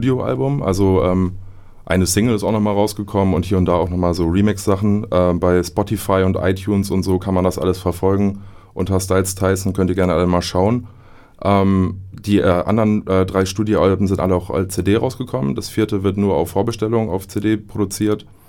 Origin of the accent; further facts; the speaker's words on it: Oldenburg, Lower Saxony, Germany; dass man da dann auch mal was zu tanzen hat quasi als Oldenburger.